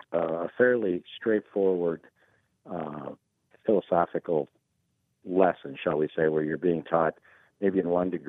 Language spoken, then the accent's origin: English; Vermilion, South Dakota, United States; I grew up in Vermilion, and my dad had joined Lodge in Vermilion, and then he joined the Scottish Rite over in Yankton.